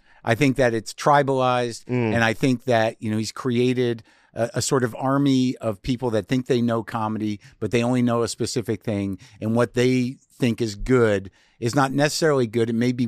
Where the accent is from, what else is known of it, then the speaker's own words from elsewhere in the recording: New Mexico, United States; I grew up in New Mexico, dude. So I had to.